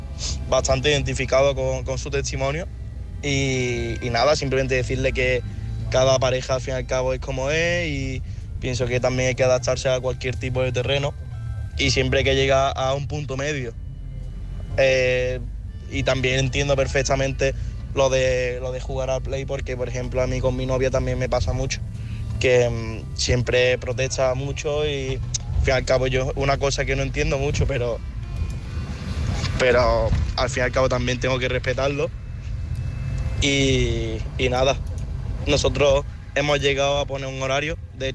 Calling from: Carratraca, Andalusia, Spain; de Carratraca.

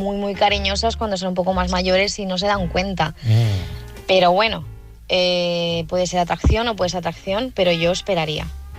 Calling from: Palma de Mallorca, Balearic Islands, Spain; soy de Palma de Mallorca.

